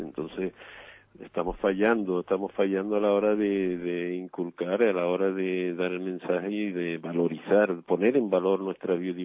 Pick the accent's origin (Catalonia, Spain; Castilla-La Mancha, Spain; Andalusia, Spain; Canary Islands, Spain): Canary Islands, Spain; Nosotros somos Canarias, solamente somos el 1,5 o el 1,2% del territorio nacional